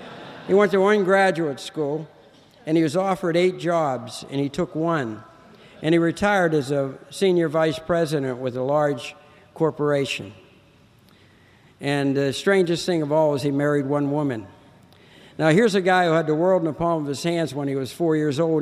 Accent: Martins Ferry, Ohio, United States; born there; I was born in Ohio. That's where Alcoholics Anonymous started.

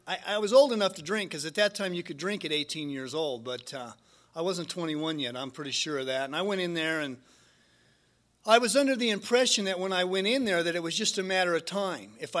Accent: United States; I grew up in Wyoming, which is by Salt Lake

